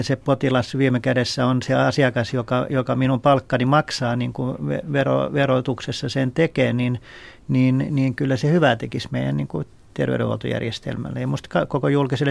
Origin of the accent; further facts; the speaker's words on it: Espoo, Uusimaa, Finland; Esimerkiksi mun kotikaupungissa Espoossa on yksi terveysasema